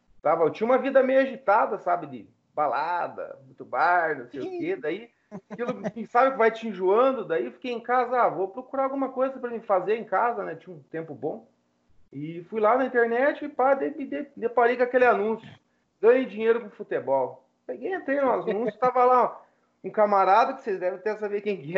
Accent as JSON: {"language": "Portuguese", "town": "Curitiba", "region": "Paraná", "country": "Brazil", "said": "sou de Curitiba, torcedor do Atlético Paranaense"}